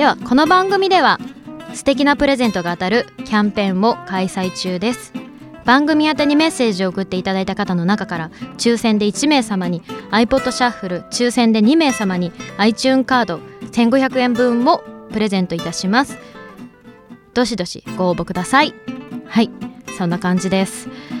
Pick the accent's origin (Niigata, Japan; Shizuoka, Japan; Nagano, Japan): Shizuoka, Japan; Hamamatsu; こっちはね静岡県の浜松市になって、私の地元の方で8月の10日歌わせていただきます。